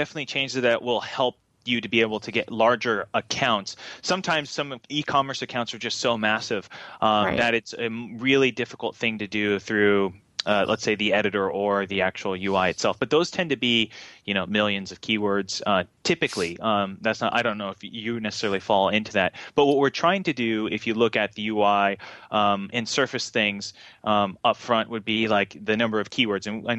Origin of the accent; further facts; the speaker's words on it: Tokyo, Japan; I grew up in Japan. My dad was in the Navy, and so we went to Tokyo Disneyland a lot